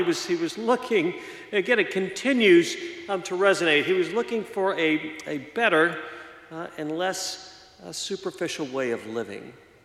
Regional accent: Southeast, United States; growing up in the Southeast and much more of a church culture and a Christian culture

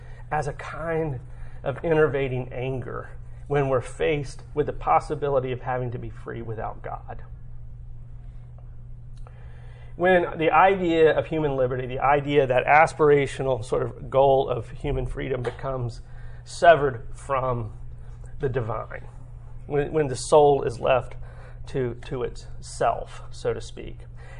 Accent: Florida, United States; I'm from Florida. it's like Russia with alligators.

